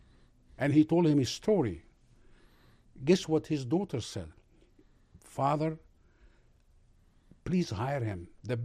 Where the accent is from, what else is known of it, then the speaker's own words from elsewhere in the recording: Egypt; I said, I'm from Egypt.